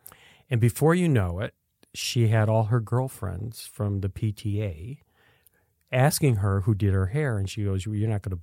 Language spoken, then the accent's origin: English; Niagara Falls, New York, United States; Niagara Falls.